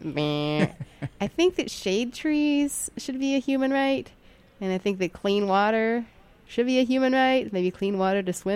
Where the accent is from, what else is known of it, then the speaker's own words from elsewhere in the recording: Kentucky, United States; I grew up in Kentucky.